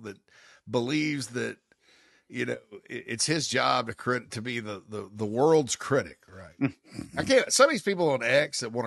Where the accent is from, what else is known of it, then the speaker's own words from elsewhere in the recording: Spartanburg, South Carolina, United States; I am from Spartanburg. He talks like people from Spartanburg talk.